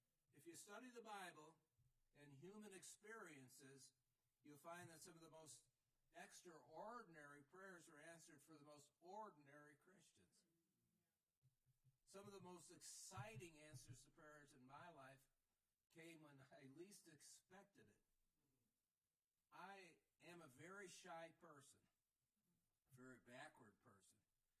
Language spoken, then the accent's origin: English; Chicago, Illinois, United States; I'm a city boy. I'm from Chicago. And I'm a city boy. And this was a town of 6,000.